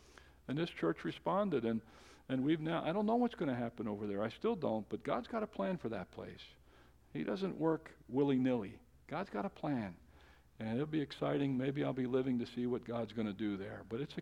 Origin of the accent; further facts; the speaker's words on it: Emmaus, Pennsylvania, United States; now in Philadelphia, United States; I grew up in Emmaus. I didn't go much out of Emmaus, you know, but landed in Philadelphia. I'm living in Philadelphia.